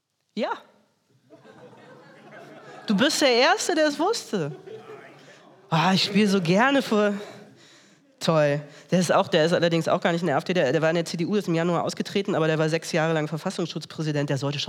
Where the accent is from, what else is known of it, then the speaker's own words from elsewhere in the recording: Lower Saxony, Germany; Ich komme aus Niedersachsen.